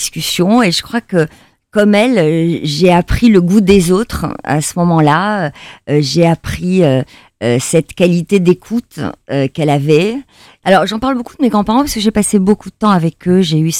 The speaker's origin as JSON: {"language": "French", "town": "Cestas", "region": "Nouvelle-Aquitaine", "country": "France", "tie": "born or raised there", "said": "J'ai grandi à 15 km de Bordeaux, dans un petit village à l'époque, qui s'est bien agrandi depuis, qui s'appelait Cestas, dans la nature, dans une maison avec un jardin"}